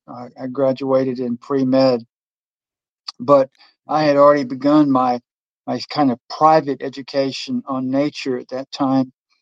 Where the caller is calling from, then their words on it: Georgia, United States; I am in the mountains of North Georgia, the southern tip of the Appalachians.